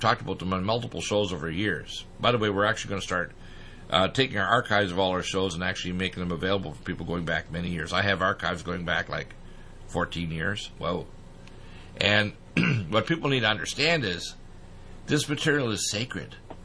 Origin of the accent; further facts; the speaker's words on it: Canada; also born or lived in Detroit; now in United States; I have friends in Canada because I'm a dual citizen of U.S. and Canada. I was raised there, although I'm an American born in Detroit.